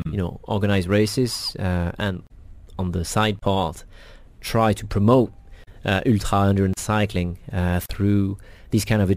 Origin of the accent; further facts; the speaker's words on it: France; I'm from France